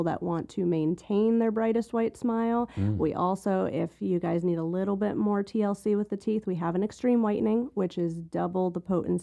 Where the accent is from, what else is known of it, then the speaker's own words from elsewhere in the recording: New Jersey, United States; also born or lived in South Florida; Well, born and raised in New Jersey and then... New Jersey? Yep. And then South Florida for 15, 16 years.